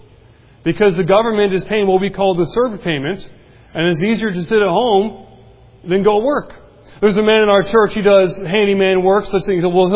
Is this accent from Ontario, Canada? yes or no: no; British Columbia, Canada; also born or lived in Nova Scotia; Now, I am from Canada, but I'm from the other side of Canada. If you know where Spokane, Washington is, I grew up 3 hours north of Spokane. Dad was a cowboy. I'm a good old country boy myself.